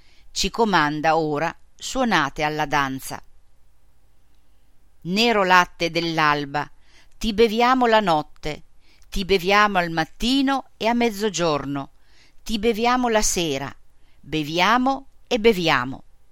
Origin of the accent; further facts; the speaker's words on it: Germany; Italian is a second language; in particolare a me, in quanto tedesco